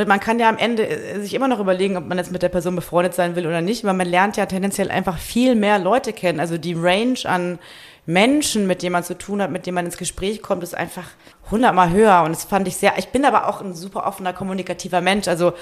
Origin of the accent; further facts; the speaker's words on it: Munich, Bavaria, Germany; Das ist meine Heimatstadt